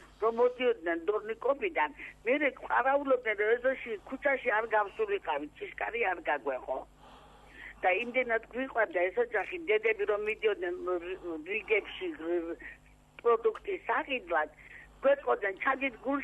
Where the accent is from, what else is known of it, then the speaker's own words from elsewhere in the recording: Tbilisi, Georgia; მე მინდა გავიხსენოთ ჩემი ბავშვობა თბილისში ანტონოვის ქუჩა საფტოს მოედანთან იყო პატარა სახლები.